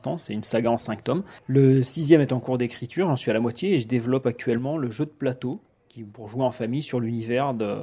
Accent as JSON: {"language": "French", "town": "La Croix-Saint-Ouen", "region": "Hauts-de-France", "country": "France", "tie": "born there", "said": "Oui, je suis né à la Croix-Saint-Ouen et j'y vis toujours."}